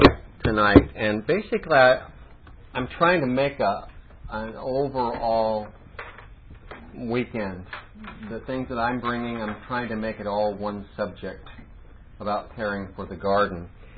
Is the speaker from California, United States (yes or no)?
yes; California, United States; I'm from California.